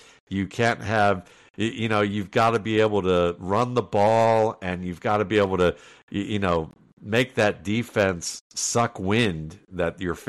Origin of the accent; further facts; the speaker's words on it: Atlanta, Georgia, United States; and I live in Atlanta, and I grew up in Atlanta. I've been there since 80.